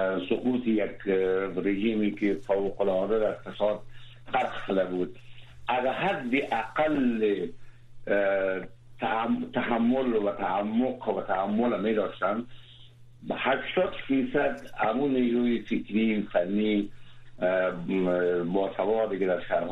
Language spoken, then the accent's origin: Persian; Afghanistan; من به عنوان یک افغان یک افسوس میخورم.